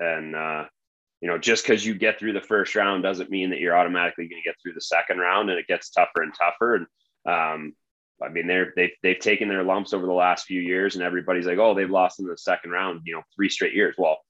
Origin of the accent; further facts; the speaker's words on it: Indiana, United States; I'm from Indiana.